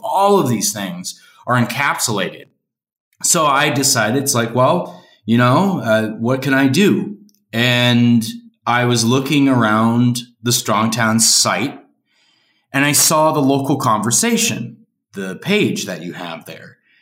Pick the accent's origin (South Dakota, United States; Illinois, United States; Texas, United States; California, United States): South Dakota, United States; Sioux Falls; moved away as an adult; also born or lived in Lincoln; So I'm from Sioux Falls originally. I left for school. I studied down at University of Nebraska, Lincoln. Did that for a few years, lived in Lincoln for, I think it was 6 years or so.